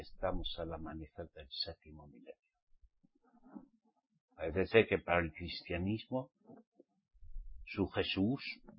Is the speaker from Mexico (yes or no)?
no; Basque Country, Spain; Como se dice en mi tierra, en España. ¿Qué les parece? Al menos en mi país, en el País Vasco.